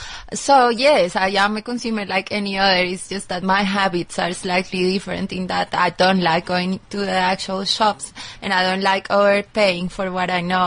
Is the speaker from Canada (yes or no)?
no; Colombia; moved away; also born or lived in United States; I'm originally from Colombia. So I was in the States and then I came here.